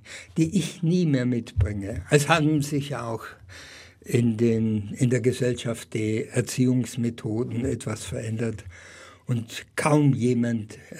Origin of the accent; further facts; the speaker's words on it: Baden-Württemberg, Germany; Aber ich bin ja im Schwäbischen aufgewachsen